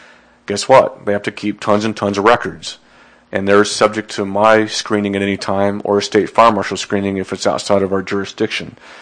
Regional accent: Raymore, Missouri, United States; I've seen that in my hometown of Raymore, Missouri

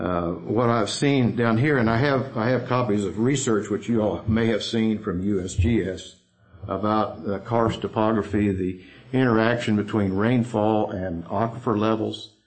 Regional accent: Missouri, United States; now in Taney County, United States; I'm from Sullivan County. I recently moved to Taney County about 5.5 years ago. We have experienced the CAFO problems up there in Sullivan County

